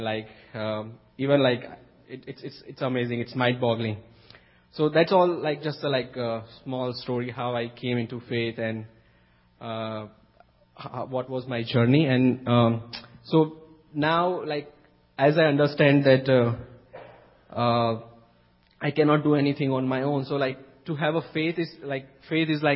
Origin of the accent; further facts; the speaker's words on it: India; now in Canada; I'm from India. And I came to Canada in 2014. I was born and brought up in a Christian family.